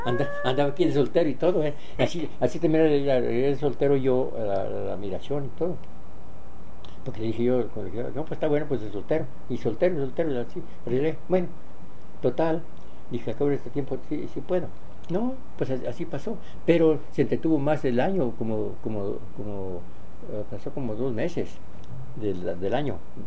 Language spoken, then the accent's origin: Spanish; Guadalajara, Jalisco, Mexico; born there; porque yo nací en Guadalajara, pero me basaron en el pueblito aquel.